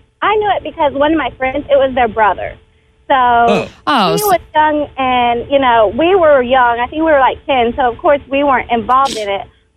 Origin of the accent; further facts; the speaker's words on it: Kansas City, Missouri, United States; Well, I grew up in Kansas City in the bad part of town where there was, like, gangs and everything.